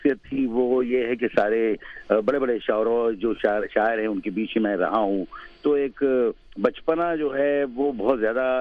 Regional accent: Gujarat, India; मैं खुद गुजराती हूँ, मेरे वालिद जो हैं वो गुजराती, गुजरात से मैं बिलोंग करता हूँ, और मेरा तो जो उर्दू से और शायरी से जो शौक शुरू हुआ इसलिए कि मैंने उर्दू में ही तालीम हासिल की

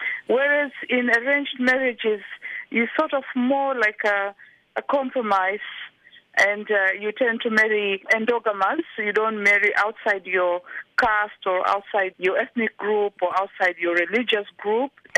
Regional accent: Tanga, Tanga Region, Tanzania; Yes, because I come from Tanga. We tend to marry people from our own area

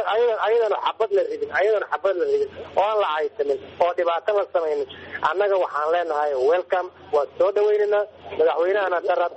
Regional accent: Jubaland, Somalia; ana waxaan ahay qof reer Jubbaland baan nahay

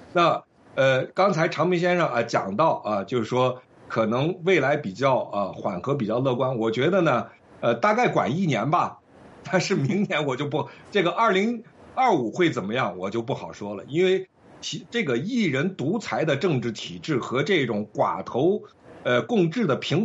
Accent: China; now in New York, United States; 作为一个长期生活在大陆的人当然现在我在纽约了

